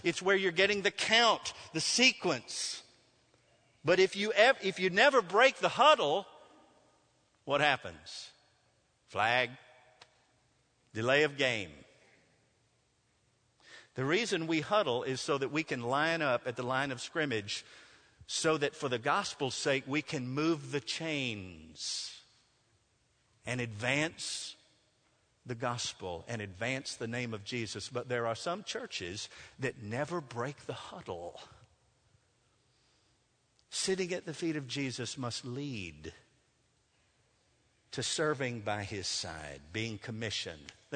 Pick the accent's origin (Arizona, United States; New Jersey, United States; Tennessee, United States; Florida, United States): Tennessee, United States; Nashville; When I was growing up in Nashville as a boy, we used to go to all the Vandy games.